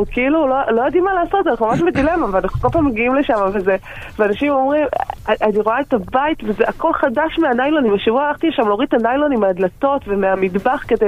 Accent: Central Israel, Israel; אנחנו מהמרכז.

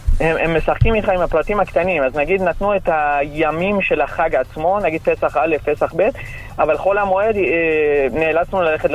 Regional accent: Iran; now in Israel; כי אני גדלתי באיראן כנער, כילד

